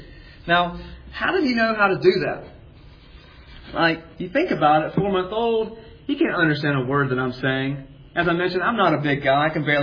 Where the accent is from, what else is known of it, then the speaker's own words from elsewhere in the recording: South Carolina, United States; now in Seattle, United States; back when I grew up in South Carolina to really teach me about the grace of God for the first time.